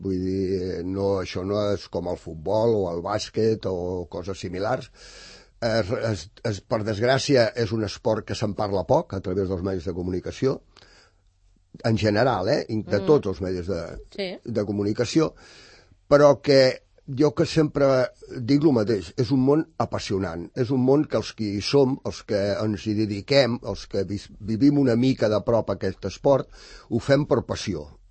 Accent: Rajadell, Catalonia, Spain; born there; now in Sant Cugat del Vallès, Spain; jo vaig néixer a Rajadell per una circumstància, perquè realment el meu pare era ferroviari. I llavors el van destinar a Rajadell.

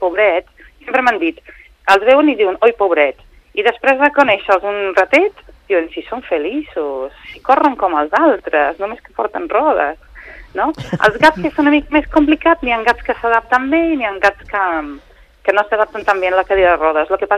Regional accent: England, United Kingdom; Catalan is a second language; now in Spain; com sóc anglesa pues, vaig pensar que aquí potser el que faltava era informació

